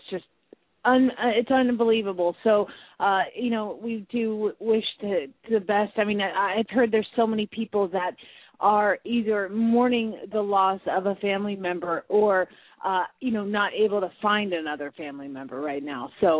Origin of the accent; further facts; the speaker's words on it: Phoenix, Arizona, United States; from Phoenix, Arizona